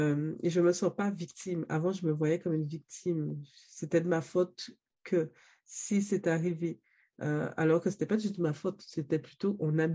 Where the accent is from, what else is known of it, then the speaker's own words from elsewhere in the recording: St. Martin; born there; je suis née à Saint-Martin, qui est une île qui est à côté de Saint-Barthélemy.